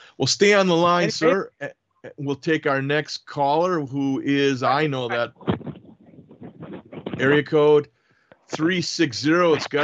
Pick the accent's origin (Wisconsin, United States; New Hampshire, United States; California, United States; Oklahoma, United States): Wisconsin, United States; Yeah. I mean, I grew up in Wisconsin